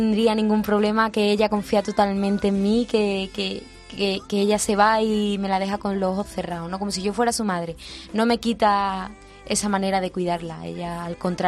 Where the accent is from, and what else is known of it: Andalusia, Spain